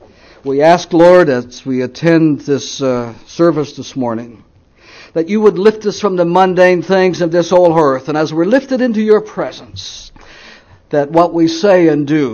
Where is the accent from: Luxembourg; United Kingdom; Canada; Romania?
Canada; now in United States; Well, we've lived in the United States for 26 years. We came from Canada. We are not citizens of the United States.